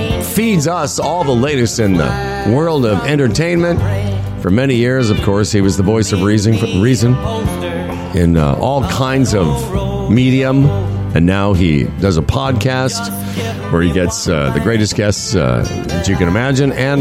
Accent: Western Canada, Canada; now in Toronto, Canada; Even when I moved here now 35 years ago, Bill. I'm a Torontonian. I grew up in Western Canada, but Toronto is my home.

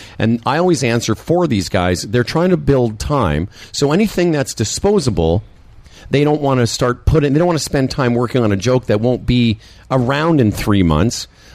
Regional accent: Moose Jaw, Saskatchewan, Canada; Anyway, I'm from Moose Jaw.

